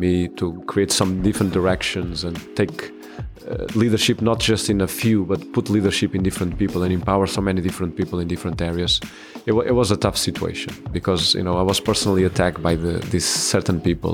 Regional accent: Portugal; also born or lived in Texas; now in Mobile, United States; I'm from Portugal. Currently, I'm pastoring the Cody Road Seventh-day Adventist Church in Mobile, Alabama. I've been pastoring there for the last 2 years. Before I pastored in Texas

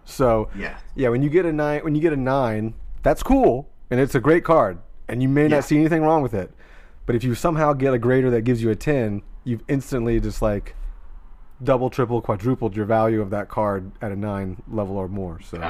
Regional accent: Jacksonville, United States; I'm from Jacksonville.

